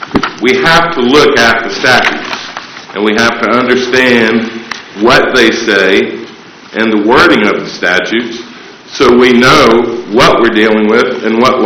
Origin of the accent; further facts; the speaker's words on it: Charleston, South Carolina, United States; I'm from Charleston, South Carolina.